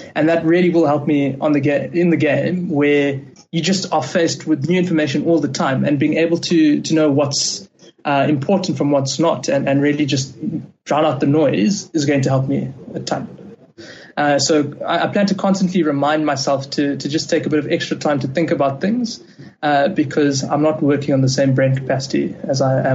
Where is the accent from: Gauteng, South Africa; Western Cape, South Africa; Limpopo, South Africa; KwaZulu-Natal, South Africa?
Gauteng, South Africa; Johannesburg; I'm from Johannesburg, and I'm a strategy consultant.